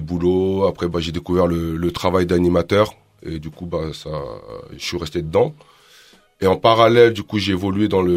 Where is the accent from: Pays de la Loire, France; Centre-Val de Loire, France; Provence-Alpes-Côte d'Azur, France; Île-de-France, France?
Île-de-France, France; Mitry-Mory; Je viens de Mitrimori, dans le 77.